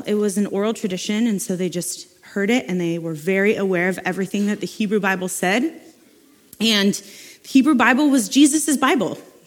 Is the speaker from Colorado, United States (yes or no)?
no; Salem, Oregon, United States; I am so happy to be a part of this church family, and I was born and raised here in Salem.